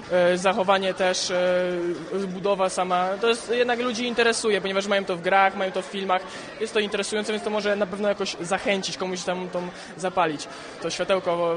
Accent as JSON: {"language": "Polish", "town": "Działoszyn", "region": "Łódź Voivodeship", "country": "Poland", "lives_now": "Wieluń, Poland", "said": "bo ja nie jestem stąd przede wszystkim. Ja jestem tutaj z Działoszyna akurat."}